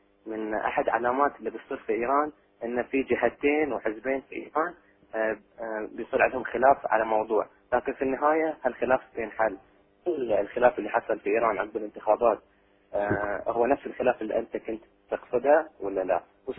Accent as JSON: {"language": "Arabic", "country": "Bahrain", "said": "شيخنا هني الأهل في البحرين كلهم يسلمون عليك، ولي بنشوفك إن شاء الله قريب عندنا في البحرين."}